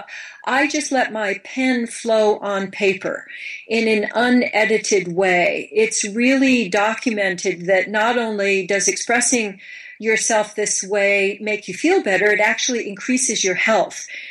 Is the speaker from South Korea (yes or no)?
no; Midwest, United States; I grew up in the Midwest of this country, where at that time it was really much better to just keep your mouth shut